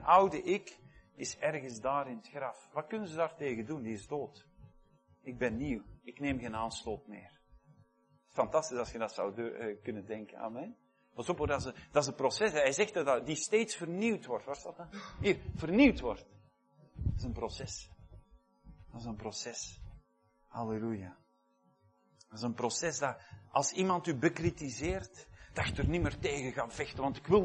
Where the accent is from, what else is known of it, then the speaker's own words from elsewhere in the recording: Belgium; Wij doen dat niet, wij zijn Belgen, we zijn goed opgevoed